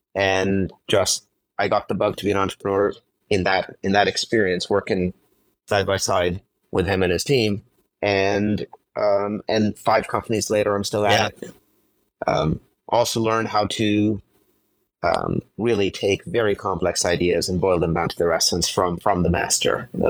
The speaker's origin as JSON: {"language": "English", "region": "Jammu and Kashmir", "country": "India", "tie": "born or raised there", "said": "childhood growing up in a part of India that, you know, not too many people come from. I grew up in Kashmir, up in the mountains. And had this amazing childhood in a place that was absolutely stunningly beautiful."}